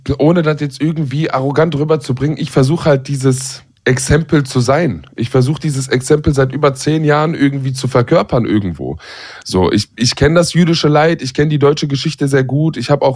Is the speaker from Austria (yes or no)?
no; Palestine; und wie begegnen mir Menschen als Palästinenser jetzt zum Beispiel oder meiner Familie